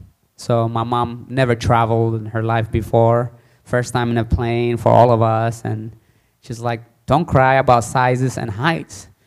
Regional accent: Eritrea; born there; I was born in Eritrea in the middle of a war that lasted for 31 years against Ethiopia.

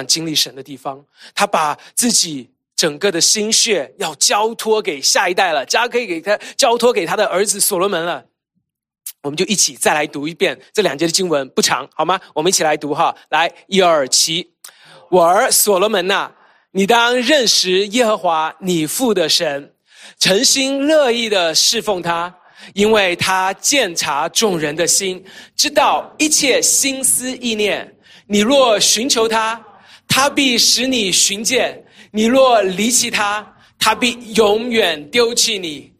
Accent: China; moved away as an adult; now in United States; 我们都没有在美国长大，来到美国都是我们人生的第二段的开始的时候

